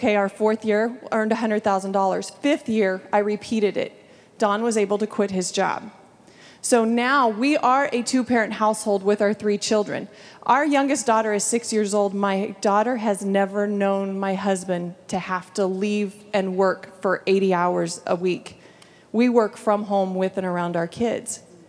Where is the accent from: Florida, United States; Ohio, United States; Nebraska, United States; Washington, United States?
Nebraska, United States; Columbus; from Columbus, Nebraska, and can I say I'm absolutely thrilled to be here.